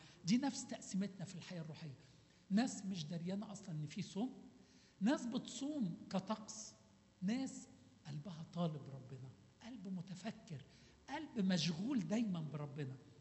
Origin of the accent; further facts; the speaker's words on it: Egypt; عارفين عندنا في مصر يقول له كرمش له عشرينية كده يعني